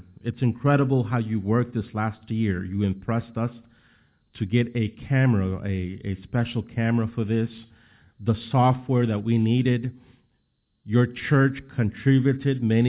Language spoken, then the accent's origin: English; New Orleans, Louisiana, United States; A new study that has just came out in my hometown of New Orleans